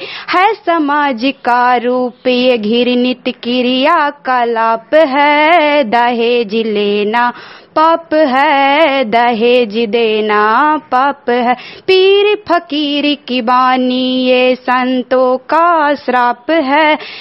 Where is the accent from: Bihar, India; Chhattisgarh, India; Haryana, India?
Bihar, India; Hirdan Bigha; मैं 10th class की student हूँ। मेरा गांव का नाम हिरदन बिघा है, प्रखंड हरनौत।